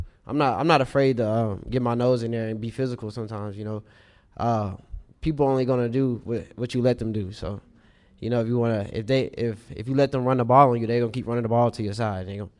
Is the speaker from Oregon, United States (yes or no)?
no; Greensboro, North Carolina, United States; Growing up in Greensboro, you know, A&T is a big thing. I've been in this community my whole life.